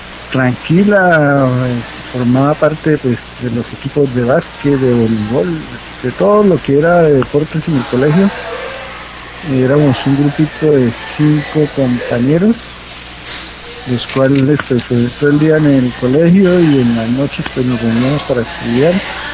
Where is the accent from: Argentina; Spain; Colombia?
Colombia; Pamplona, Norte de Santander; Bueno, yo nací en Pamplona, norte de Santander.